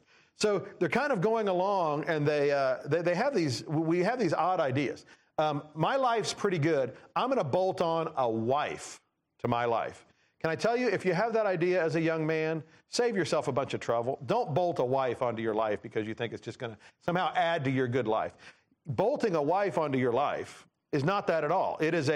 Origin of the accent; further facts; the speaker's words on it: Nova Scotia, Canada; We did some mission work growing up in Nova Scotia.